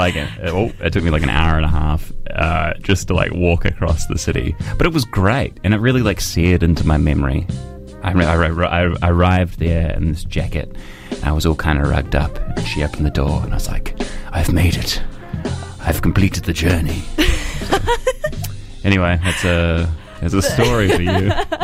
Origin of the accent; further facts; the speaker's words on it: Dunedin, Otago, New Zealand; growing up in Dunedin, going to school here, a lot of people don't leave